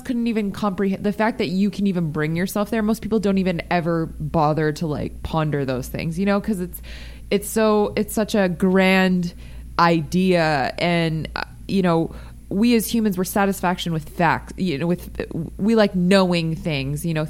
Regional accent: Las Vegas, Nevada, United States; But also, I think growing up in Vegas, we were the place where people went to place bets on the sports teams.

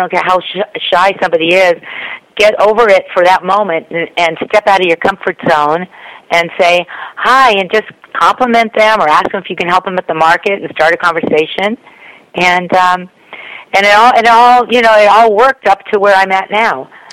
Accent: Los Angeles, California, United States; I grew up in Los Angeles, so I was around television all the time.

